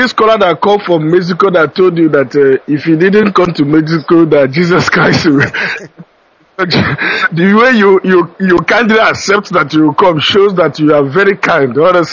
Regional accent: Uboka, Enugu State, Nigeria; now in Germany; Yeah, I came from Uboka in Nkani East local government area.

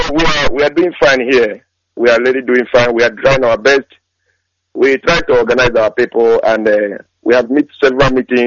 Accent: Nnewi, Anambra, Nigeria; now in Japan; a national coordinator of the indigenous people of Biafra in Japan. I'm from Newe, Anambra State, Biafra land.

